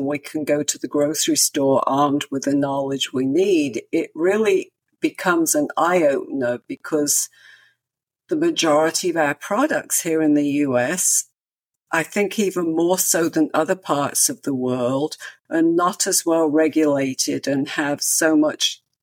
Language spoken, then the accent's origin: English; England, United Kingdom; moved away; I'm originally from England